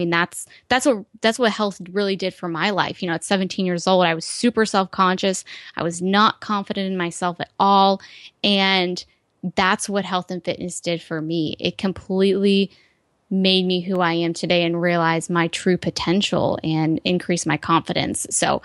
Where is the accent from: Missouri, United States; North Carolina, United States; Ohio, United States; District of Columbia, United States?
Ohio, United States; I was out here in California, because I'm from Ohio originally